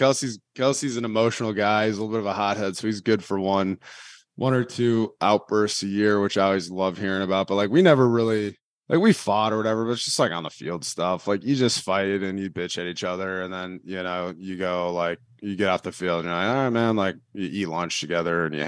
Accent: Minnesota, United States; moved away as an adult; because I grew up in Minnesota. I went to Wisconsin. And then, you know, moved to South Philly.

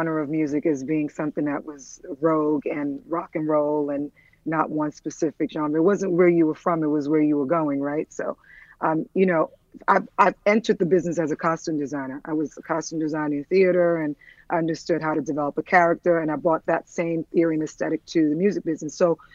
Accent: Bronx, New York, United States; also born or lived in Antigua; In the boogie down. I grew up in the Bronx. I was born in Antigua in the West Indies, but I grew up in the Bronx.

